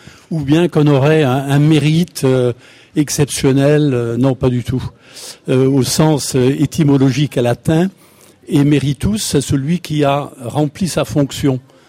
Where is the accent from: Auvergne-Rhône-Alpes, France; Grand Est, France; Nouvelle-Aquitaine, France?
Grand Est, France; je suis Lorrain, je n'ai rien à voir avec l'Alsace.